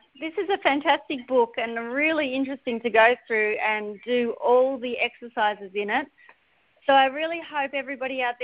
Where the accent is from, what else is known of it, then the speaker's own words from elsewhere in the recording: Melbourne, Victoria, Australia; I'm a psychologist from Melbourne, Australia.